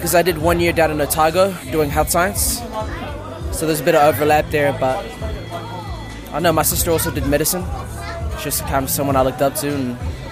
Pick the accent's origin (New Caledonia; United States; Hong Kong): New Caledonia; I grew up in New Caledonia, and it's a French colony, so a lot of my schooling was in French